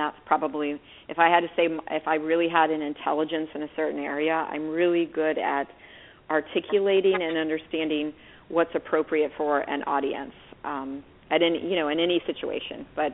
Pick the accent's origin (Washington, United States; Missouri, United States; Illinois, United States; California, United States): Missouri, United States; St. Louis; I grew up in St. Louis, Missouri, where Monsanto is based